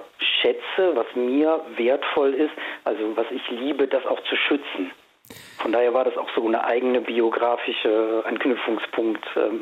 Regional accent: Eifel, Germany; Ich komme selber hier aus der Eifel.

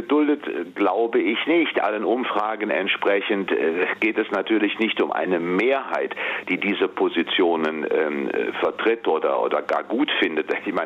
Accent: Cologne, North Rhine-Westphalia, Germany; als Kölner denkt man natürlich, man ist in einer etwas toleranteren und offeneren Stadt.

